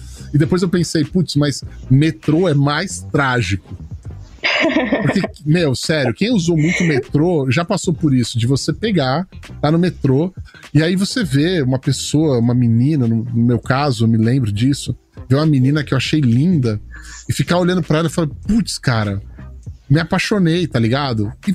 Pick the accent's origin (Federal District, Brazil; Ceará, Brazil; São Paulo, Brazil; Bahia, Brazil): São Paulo, Brazil; e trabalhava em São Paulo, sou de São Paulo, como office boy e tal, e andava pra cima e pra baixo.